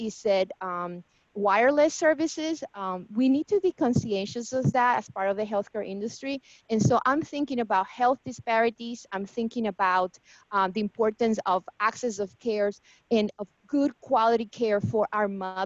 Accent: Puerto Rico; moved away as an adult; So when I came from Puerto Rico and started at Wellesley

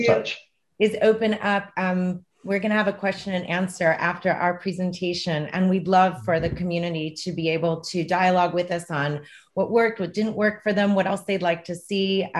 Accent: Kansas City, Missouri, United States; I grew up in Kansas City, so I like to say that Kansas City is my hometown, my heart town.

